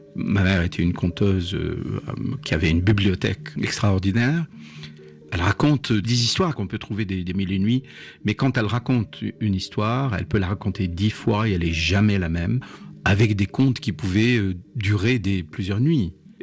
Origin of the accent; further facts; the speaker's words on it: Tunisia; Et même quand j'étais en Tunisie, c'était ma préoccupation